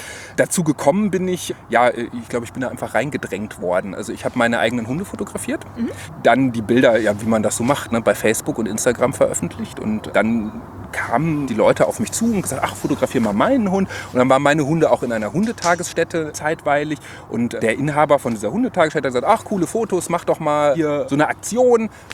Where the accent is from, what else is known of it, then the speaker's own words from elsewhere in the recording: Cologne, North Rhine-Westphalia, Germany; Wir sind hier ganz nah an meiner Heimat in Köln-Poll, wo ich auch wohne.